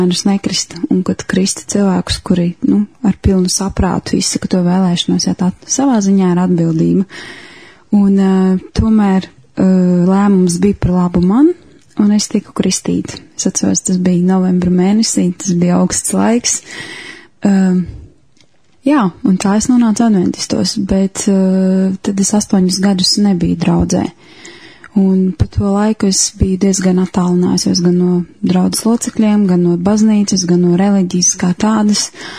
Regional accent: Jēkabpils, Jēkabpils Municipality, Latvia; born there; Esmu dzimusi Jēkabpilī, bet pēdējos gadus diezgan aktīvi darbojos Rīgā, Rīgas draudzē.

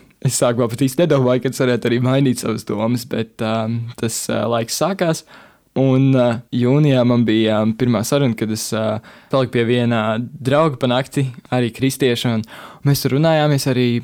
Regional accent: Cēsis, Cēsis Municipality, Latvia; Nu, es esmu no Cēsīmes, mācos Cēsoles ģimnāzijā, tagad 12. Klasi sāku

